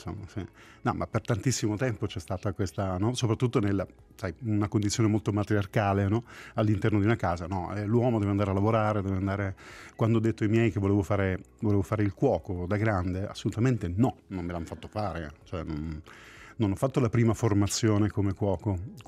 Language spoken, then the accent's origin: Italian; Apulia, Italy; born there; Io sono nato in Puglia, un piccolo paesino in provincia di Brindisi, perciò gli ingredienti erano quelli.